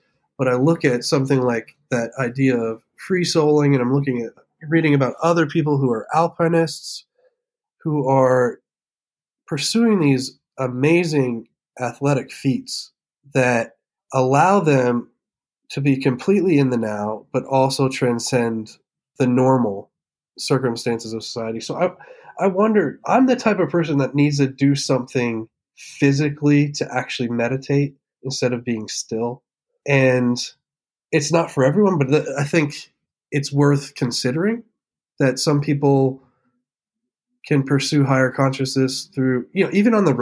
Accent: Pennsylvania, United States; also born or lived in Vermont / Milwaukee; So I lived in Vermont and Milwaukee, and I grew up in Pennsylvania.

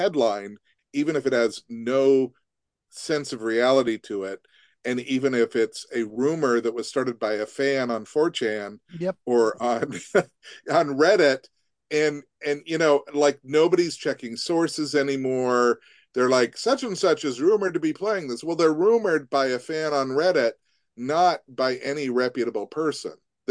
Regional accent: Montana, United States; I've been writing about Hollywood since the early since the late 1980s, even though I grew up in Montana.

